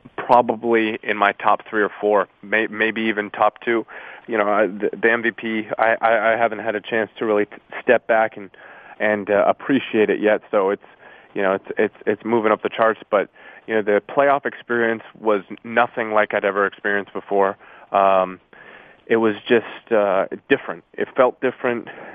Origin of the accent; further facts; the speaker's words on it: Ontario, Canada; It was it was international, and it was in my hometown.